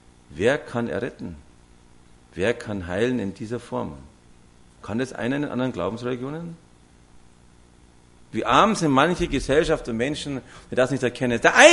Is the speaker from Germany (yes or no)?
yes; Raisting, Bavaria, Germany; da war es bei uns in der Gegend, wo ich aufgewachsen bin, in Raisting, da gibt es so eine weiße Hügel, eingehüllte Sender.